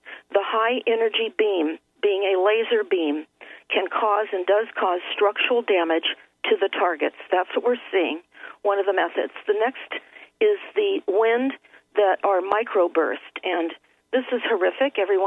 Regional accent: Santa Monica, California, United States; also born or lived in Malibu; I was raised in Santa Monica. I was born in Santa Monica, California. I knew the Pacific Palisades back in those days, and I lived in Malibu.

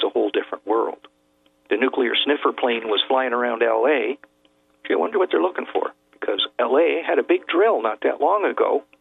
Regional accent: Canada; I'm from Canada.

